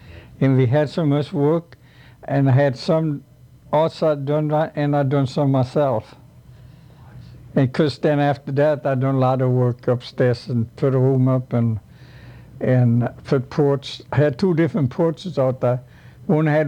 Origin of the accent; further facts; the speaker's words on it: Sweden; now in United States; It was in, I come from Sweden.